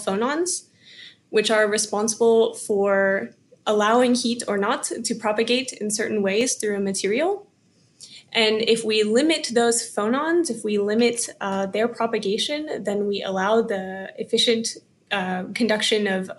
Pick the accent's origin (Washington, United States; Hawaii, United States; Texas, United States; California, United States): Texas, United States; now in Grenoble, France; I'm from Texas in the US.